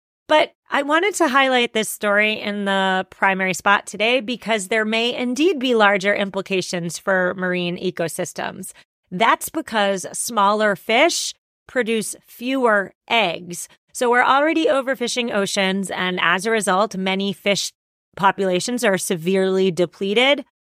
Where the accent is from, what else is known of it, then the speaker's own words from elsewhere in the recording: Massachusetts, United States; my home state of Massachusetts